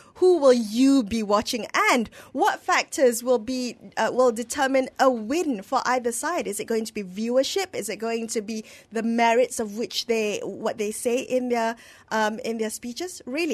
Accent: Penang, Malaysia; Actually, we're all from Penang in the studio today.

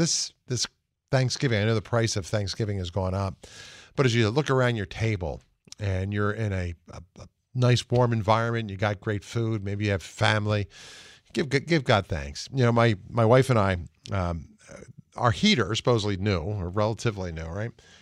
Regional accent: United States; You know, I as an American, we, gosh, we're blessed.

